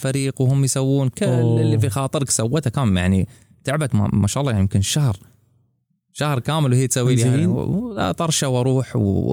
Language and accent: Arabic; United Arab Emirates; انا ممثل دوله الامارات. طالع انا شباب اماراتيين طالعين نمثل دوله الامارات